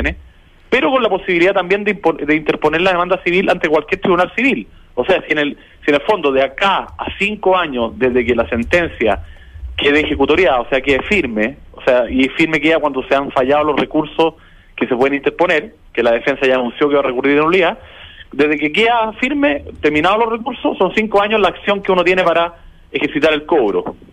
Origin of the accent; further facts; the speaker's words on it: Chile; Como cualquier chileno por los medios de comunicación